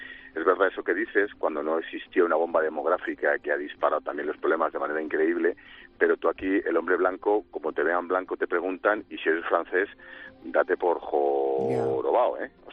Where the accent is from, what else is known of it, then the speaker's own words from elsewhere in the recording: Spain; moved away; siendo blanco y siendo español